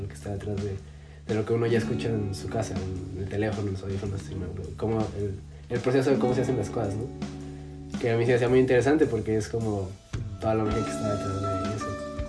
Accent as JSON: {"language": "Spanish", "region": "Mexico City", "country": "Mexico", "tie": "born or raised there", "also_born_or_lived": "Tijuana", "said": "soy el único foráneo de la banda. Sí, yo soy de la Ciudad de México."}